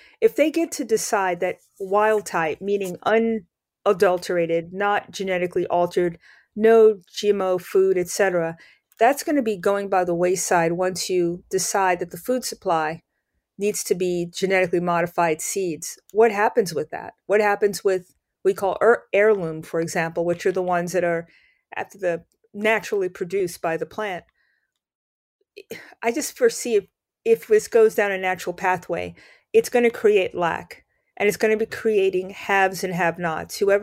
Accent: New York, United States; I mean, I'm from New York originally.

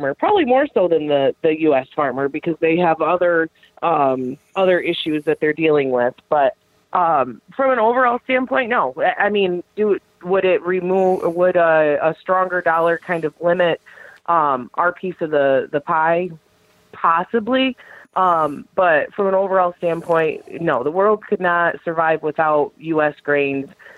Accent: Michigan, United States; I lived in Michigan, or I grew up in Michigan, born and raised

